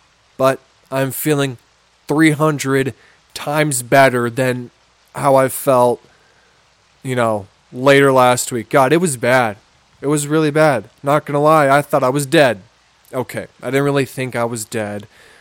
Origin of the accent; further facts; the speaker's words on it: Minnesota, United States; accent: Minnesotan; My Minnesotan accent just came out real bad there for a second.